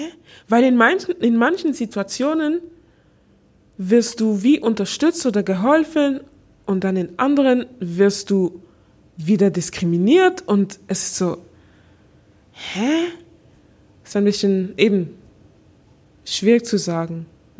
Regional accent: Basel, Basel-Stadt, Switzerland; accent: Basel; ich versuche jetzt meinen Basler Akzent richtig zu

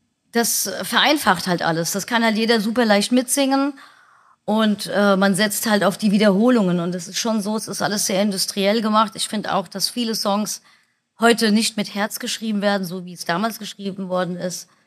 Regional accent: Italy; weil ich bin ja Italienerin

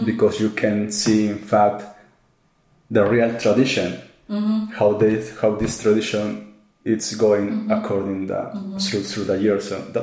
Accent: Peru; English is a second language; really like Peruvian food. I try a lot of food in different countries, in different parts. But for me, it's my hometown, and for sure, I really miss food.

